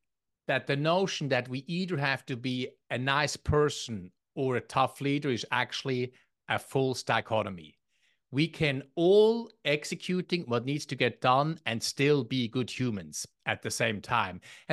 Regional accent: Switzerland; English is a second language; I am from Switzerland and I have an accent indeed.

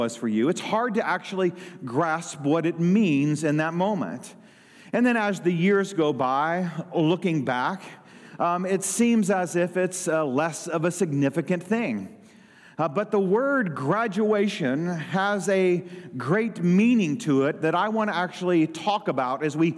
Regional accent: Dexter, Missouri, United States; I grew up in Dexter, Missouri, and we graduated on our high school football field.

